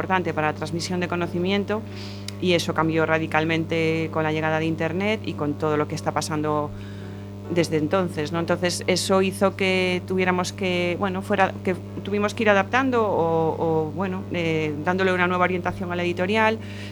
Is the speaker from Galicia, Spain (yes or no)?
yes; A Coruña, Galicia, Spain; also born or lived in Bilbao; Nosotros vivíamos en Bilbao, yo de hecho nací en Bilbao, aunque soy coruñesa, porque solo viví allí 3 años y yo no, eso, no, quiero decir, no tengo ninguna vinculación con Bilbao.